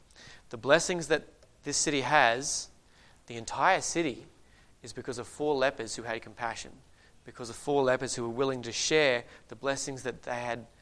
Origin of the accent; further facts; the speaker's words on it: Australia; As an Australian, I don't enjoy preaching that yells at me